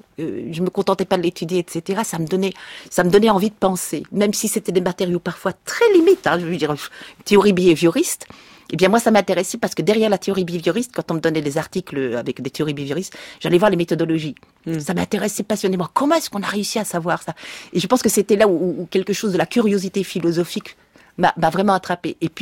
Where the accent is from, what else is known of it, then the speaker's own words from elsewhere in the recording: Belgium; Voilà, je suis belge. Je viens d'avouer, si on n'avait pas encore entendu, que j'étais belge.